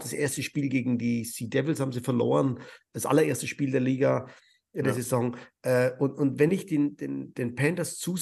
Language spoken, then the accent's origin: German; Rothenburg ob der Tauber, Bavaria, Germany; born there; Ich bin gebürtiger Rodenburger